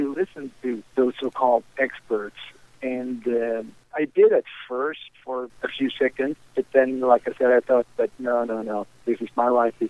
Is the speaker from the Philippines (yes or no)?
no; Sweden; here I am from Sweden